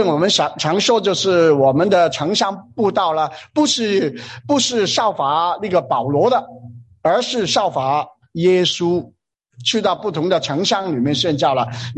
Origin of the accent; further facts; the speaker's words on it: Hong Kong; now in Australia; 我们是从香港来的，差不多八年前我们就是去那个 Orange 那个地方南山再开两个多小时了，就在那边向城乡的华人宣教